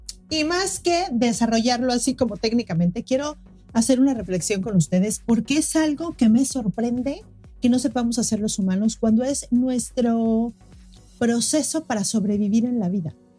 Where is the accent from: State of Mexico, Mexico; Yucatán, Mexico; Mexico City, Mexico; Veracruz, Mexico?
Mexico City, Mexico; now in Cancún, Mexico; Llevo 18 años trabajando, soy de la Ciudad de México, pero ahora vivo en Cancún y trabajo en línea desde que empezó la pandemia.